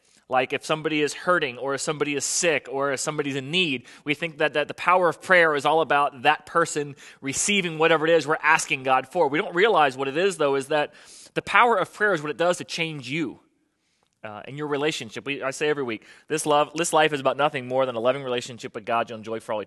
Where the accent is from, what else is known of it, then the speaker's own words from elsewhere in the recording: Florida, United States; also born or lived in Virginia Beach / Birmingham; now in Norfolk, United States; I was born here in Virginia Beach, grew up in South Florida, which is why this whole snow thing is still foreign to me.